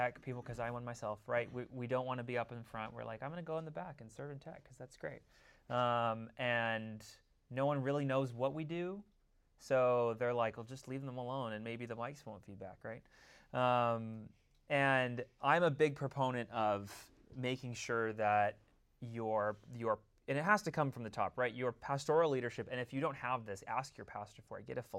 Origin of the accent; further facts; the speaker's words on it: Los Angeles, California, United States; I'm from Los Angeles. I live there with my wife, who is here also.